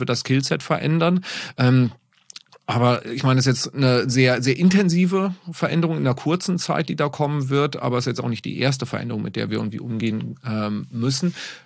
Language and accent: German; North Rhine-Westphalia, Germany; Doch, ich komme aus dem Sauerland